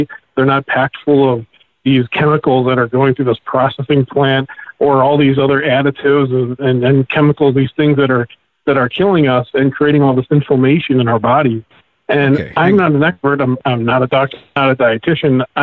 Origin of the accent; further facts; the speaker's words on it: Ohio, United States; I'm from Ohio.